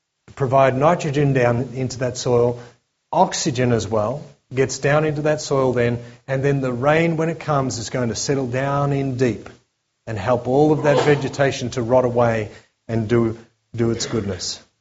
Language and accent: English; Victoria, Australia; born there; I was born in the Mallee, up in the wheat belt